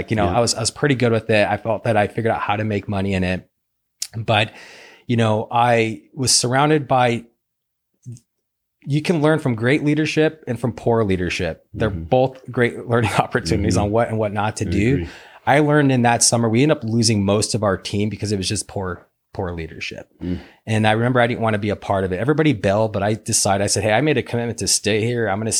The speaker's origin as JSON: {"language": "English", "region": "Idaho", "country": "United States", "tie": "born or raised there", "said": "I grew up in Idaho working on farms."}